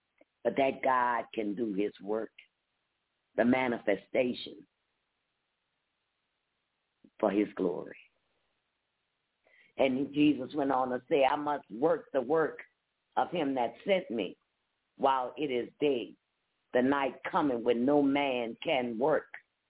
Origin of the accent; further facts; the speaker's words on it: New Orleans, Louisiana, United States; You know, I'm from New Orleans. So what you're telling me, you know, I was sinful. Everybody in New Orleans was sinful.